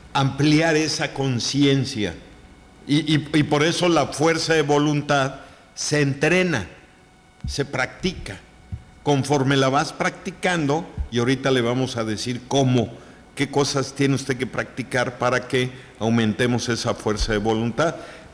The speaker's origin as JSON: {"language": "Spanish", "country": "Mexico", "said": "¿A los mexicanos? ¿Por qué somos los mexicanos?"}